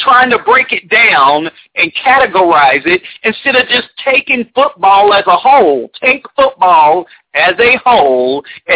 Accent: Tennessee, United States; high school football in Florida because, like you said, I'm from Tennessee

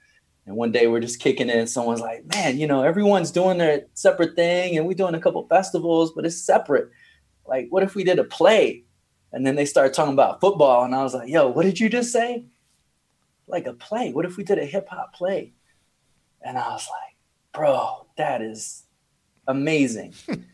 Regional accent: Texas, United States; And so I came up from Texas, you know, with a quarter pound of weed under my seat.

